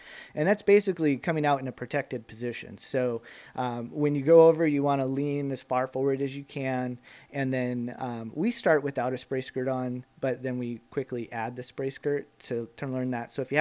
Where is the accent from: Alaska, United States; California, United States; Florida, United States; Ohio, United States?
Alaska, United States; Anchor Point; And that's probably because I grew up in Anchor Point, and it's a great place.